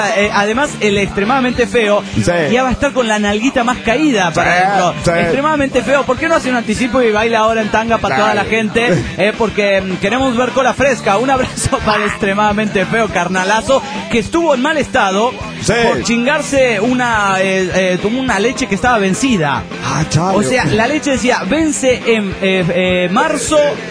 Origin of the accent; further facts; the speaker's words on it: Puebla, Mexico; de aquí del estado de Puebla